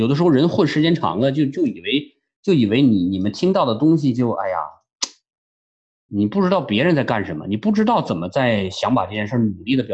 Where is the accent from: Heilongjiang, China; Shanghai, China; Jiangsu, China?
Heilongjiang, China; Daxing'anling; now in Beijing, China; 我小时候在他妈黑龙江的什么大兴安岭，后来跑到齐齐哈尔、富拉尔基，我从多小的一个穷乡僻壤冒出来的，到了北京